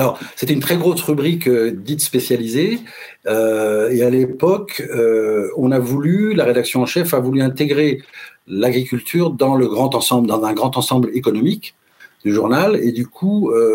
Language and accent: French; Paris, Île-de-France, France; Je suis parisien d'origine, donc je porte un regard assez... J'ai toujours porté un regard assez distancié sur le monde agricole, mais j'ai une formation d'ingénieur agri. Mais je ne suis pas du milieu, je ne suis pas breton, je ne suis pas ligérien